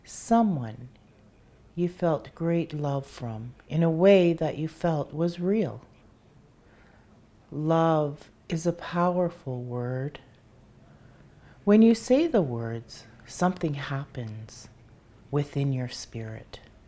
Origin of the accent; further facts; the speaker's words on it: Ontario, Canada; I am from Temagami First Nation, Deepwater people.